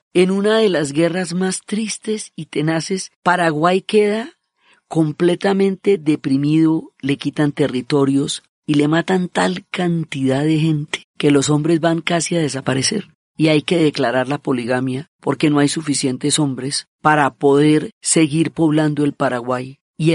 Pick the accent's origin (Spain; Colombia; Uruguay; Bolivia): Colombia; los paraguayos y los colombianos somos hermanos